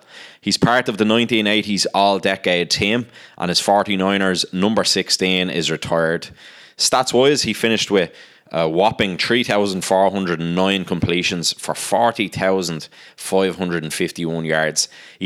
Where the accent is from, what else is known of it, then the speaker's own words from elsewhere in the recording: Ireland; so they're in my home country of the Republic of Ireland now.